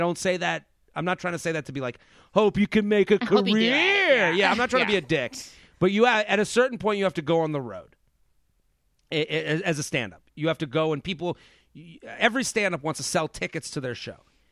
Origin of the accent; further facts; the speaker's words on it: Boston, Massachusetts, United States; No, I'm from Boston.